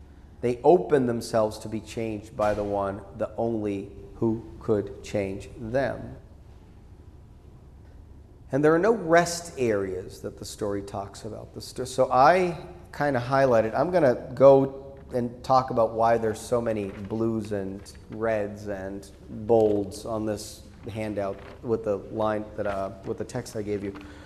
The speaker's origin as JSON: {"language": "English", "town": "Boston", "region": "Massachusetts", "country": "United States", "tie": "born or raised there", "said": "I grew up in Boston"}